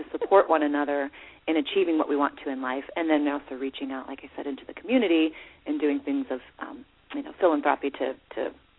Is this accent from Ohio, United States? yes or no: yes; Columbus, Ohio, United States; I'm from originally from Columbus, Ohio, so more out your way, Elizabeth.